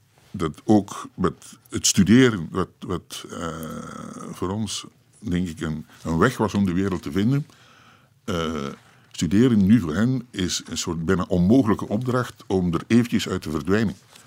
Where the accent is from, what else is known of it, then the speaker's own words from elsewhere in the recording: Eeklo, East Flanders, Belgium; Ik ben opgegroeid in Eeklo, dus een kleine stad tussen